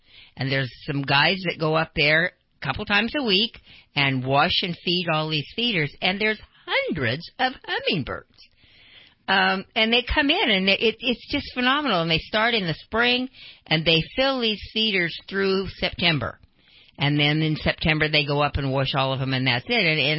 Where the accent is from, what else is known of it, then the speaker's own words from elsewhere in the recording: Twin Falls, Idaho, United States; I'm born and raised in Twin Falls, Idaho, so I go back there periodically, at least once a year.